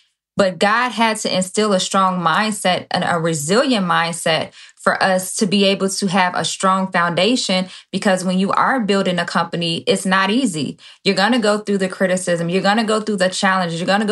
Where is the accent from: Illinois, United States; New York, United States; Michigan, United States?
Illinois, United States; Chicago; now in Indiana, United States; I'm from Chicago, born and raised in Chicago, wow. But we moved out to Indiana.